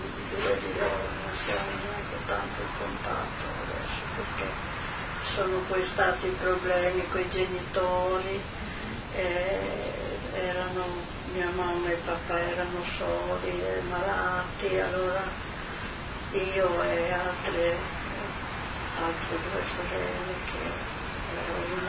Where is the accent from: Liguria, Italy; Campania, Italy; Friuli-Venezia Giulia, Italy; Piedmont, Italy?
Friuli-Venezia Giulia, Italy; Polava; Sì, a Savonia e poi si va più in su in montagna. Il mio paese è Polava, proprio vicino, l'ultimo paese del confine.